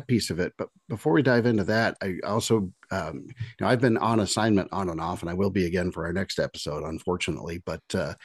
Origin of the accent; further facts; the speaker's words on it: Brooklyn, New York, United States; I'm a kid from Brooklyn.